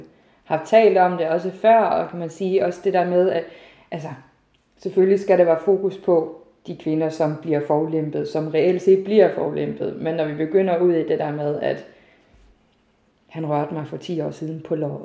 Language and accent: Danish; Region of Southern Denmark, Denmark; now in Herning, Denmark; 32 år, og jeg bor i Herning, og jeg er tilflytter. Jeg er simpelthen importeret fra Sønderjylland, kalder jeg mig selv.